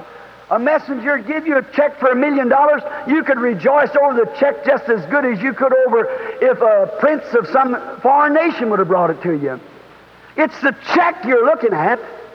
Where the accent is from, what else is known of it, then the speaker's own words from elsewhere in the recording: the South, United States; I had no education. And I'm a Southerner and I mess my words all up.